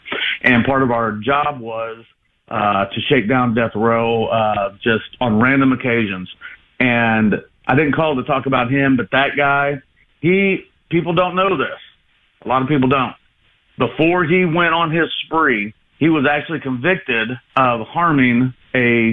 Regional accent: Georgia, United States; now in Illinois, United States; I'm calling from Illinois. I'm originally from Georgia.

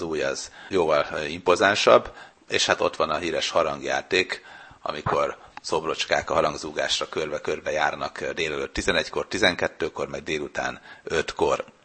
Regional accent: Sopron, Győr-Moson-Sopron, Hungary; now in Germany; Én Sopron környékén nőttem fel, úgyhogy már másodikas voltam, és akkor is már viszonylag jól beszéltem németül

